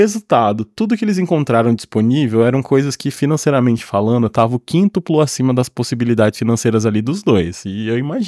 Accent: Santo André, São Paulo, Brazil; eu sou de Santo André, inclusive

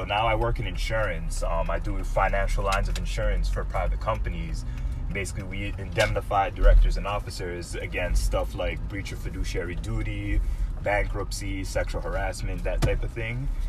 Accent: Jersey City, New Jersey, United States; I'm from Jersey City, New Jersey.

